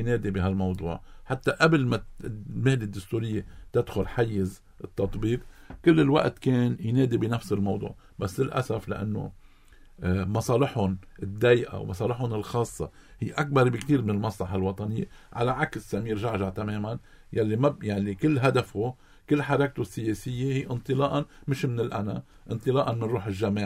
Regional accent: Lebanon; نحن بلبنان

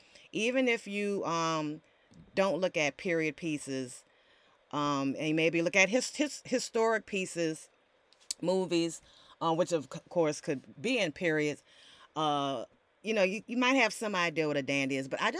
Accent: New Orleans, Louisiana, United States; I come originally from New Orleans, Louisiana, pretty fashionable city.

